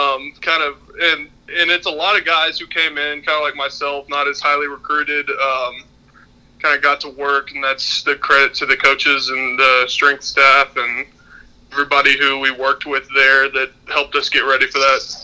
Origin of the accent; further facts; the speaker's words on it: Brenham, Texas, United States; It was in Houston, so as y'all know, I'm from Brenham, so that's about an hour and a half from the stadium.